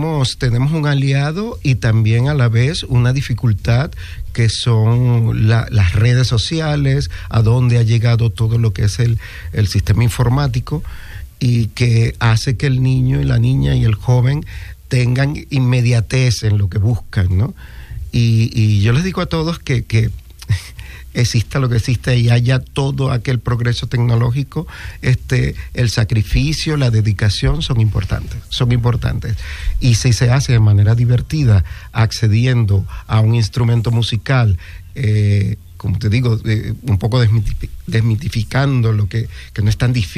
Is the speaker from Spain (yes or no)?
no; Maracay, Aragua, Venezuela; me llevaron a Caracas, porque yo soy de Maracay, ¿no? De una de las provincias de Venezuela.